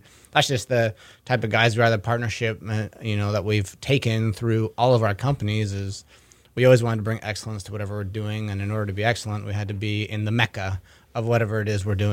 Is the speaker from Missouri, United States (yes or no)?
no; Utah, United States; I'm from Utah, so, I kind of miss my mountains a little bit.